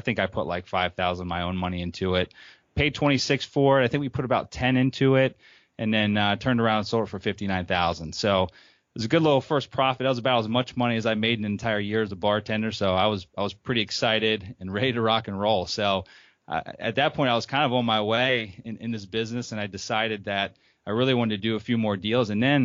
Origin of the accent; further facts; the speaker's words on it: Harrisburg, Pennsylvania, United States; I call it a small town, but it's actually the capital of Pennsylvania. I'm from Harrisburg, Pennsylvania